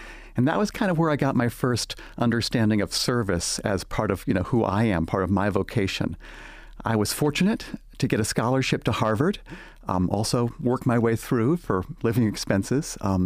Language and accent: English; Hong Kong; also born or lived in Texas, United States / India; And I was born in Texas, but I grew up mostly in Hong Kong and India. My mom and dad were Methodist missionaries.